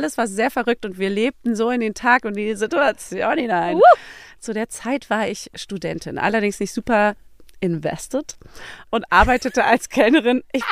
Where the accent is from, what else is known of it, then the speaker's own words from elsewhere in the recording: Berlin, Germany; Als Berliner tut man das.